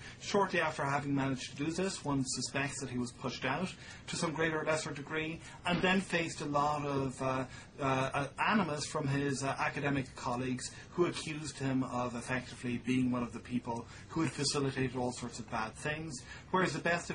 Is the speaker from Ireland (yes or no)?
yes; Tipperary, Ireland; a number of years by the Christian Brothers in a small town in County Tipperary, Ireland.